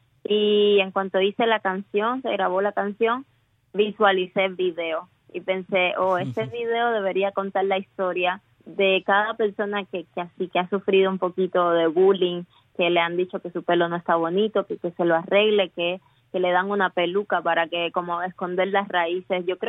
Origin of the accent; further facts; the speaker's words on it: Cuba; defender que yo vengo de Cuba y que yo también puedo hacer música de mi país.